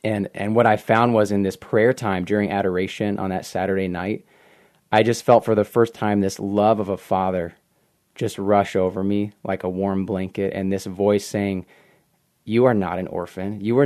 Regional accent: Bay City, Texas, United States; So I was born in Texas, grew up in South Texas, a small town called Bay City, just southwest of Houston.

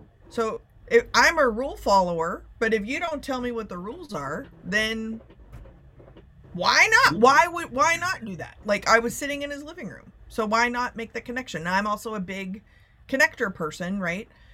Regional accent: Plano, Texas, United States; So I grew up in Plano, Texas, and this guy had just moved to the outskirts of town

